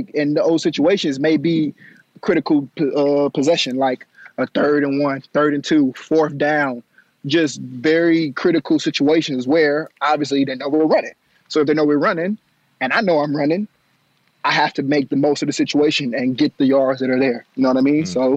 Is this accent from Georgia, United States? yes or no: yes; Atlanta, Georgia, United States; also born or lived in Miami; growing up in Atlanta, there aren't any oceans, you know, that I could go to within a 5-6 hour drive. But living in Miami for 3 years, I was 30 minutes away.